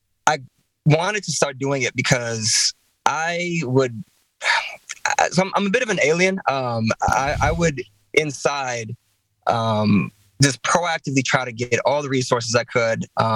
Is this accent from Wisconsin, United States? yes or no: yes; Milwaukee, Wisconsin, United States; So I was born and raised in Milwaukee, in the inner city, kind of started on the east side and grew up pretty much all my life in the 47th and North Avenue uptown area.